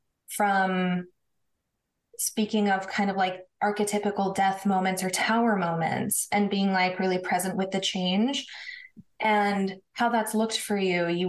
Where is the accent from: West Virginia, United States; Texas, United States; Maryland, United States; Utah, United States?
Utah, United States; I grew up in Utah and it's mountainous, but it's also very deserty.